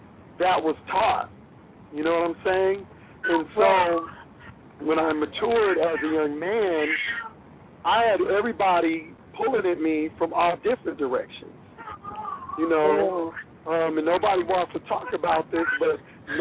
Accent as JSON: {"language": "English", "town": "Los Angeles", "region": "California", "country": "United States", "tie": "born or raised there", "said": "Yes, I grew up in South Central LA. I didn't know my father. My mother we grew up on welfare."}